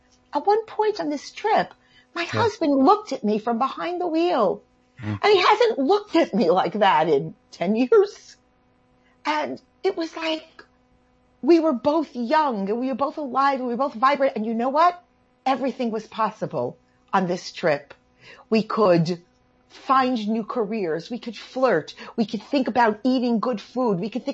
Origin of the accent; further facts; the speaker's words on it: New York, United States; You know, I'm from New York. At a certain point, it's not cute.